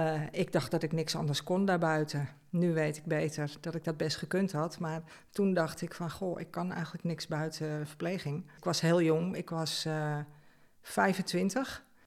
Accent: Amsterdam, North Holland, Netherlands; now in Hoofddorp, Netherlands; Ik ben inmiddels 59 jaar. Ik ben geboren in Amsterdam, waar ik 40 jaar heb gewoond. Ik woon inmiddels alweer 19 jaar in Hoofddorp.

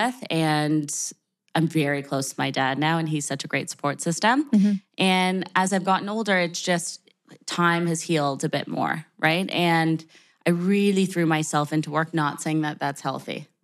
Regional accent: Sarnia, Ontario, Canada; I feel like from when I grew up in Sarnia, like there wasn't much there.

